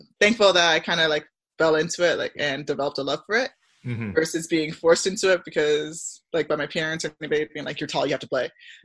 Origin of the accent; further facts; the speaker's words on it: Scarborough, Ontario, Canada; also born or lived in Barrie, Canada / Milton, Canada; So my life's a little weird. I grew up in Scarborough until like the fifth grade.